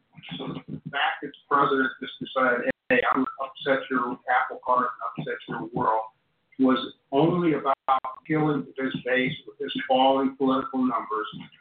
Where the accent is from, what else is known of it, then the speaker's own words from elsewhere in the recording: Iowa, United States; When I grew up in Iowa school